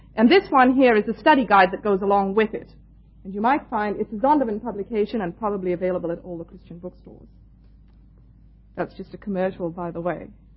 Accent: India; also born or lived in Canada; now in Australia; I come from India, that's my home, so you will excuse my accent a little bit. I've been in Australia just 4 years. I've lived in Canada for about 10 years, on and off.

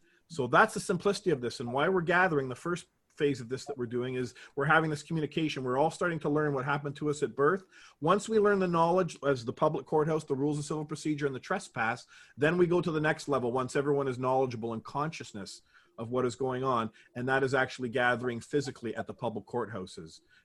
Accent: Canada; maybe because I'm from Canada and he's in the United States

